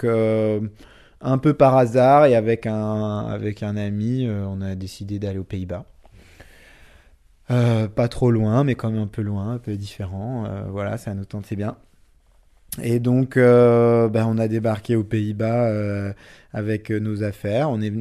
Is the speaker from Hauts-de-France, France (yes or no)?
no; Nouvelle-Aquitaine, France; ma mère est issue de la campagne, mon père de Paris, mais ils ont assez peu voyagé dans leur vie. Après, moi, j'ai passé mon enfance en Deux-Sèvres, donc vraiment la ruralité profonde.